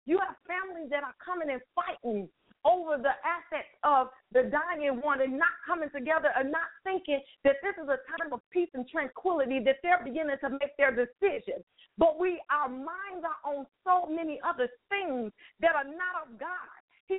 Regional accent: Chicago, Illinois, United States; now in San Antonio, United States; I don't know about you, but I am from Chicago. I am not a San Antonioan. I think that's the correct word to say. I am originally from Chicago.

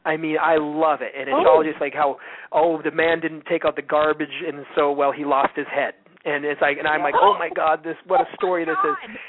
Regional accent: India; growing up in India, practically.

